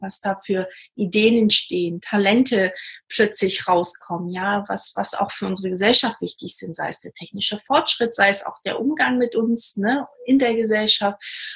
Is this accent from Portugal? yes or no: yes; Portugal; German is a second language; now in Germany; Ich komme zum Beispiel aus Portugal, deswegen kann ich auch so ein bisschen die Unterschiede auch erkennen.